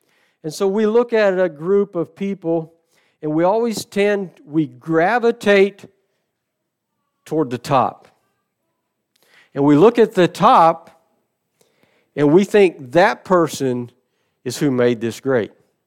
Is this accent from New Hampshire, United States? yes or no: no; Indiana, United States; because I grew up in Southern Indiana and because I was active and I loved basketball.